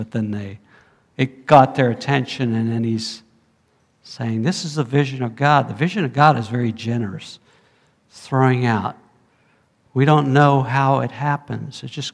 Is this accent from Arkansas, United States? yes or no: no; Riviera Beach, Florida, United States; I grew up in Florida. I grew up in Riviera Beach.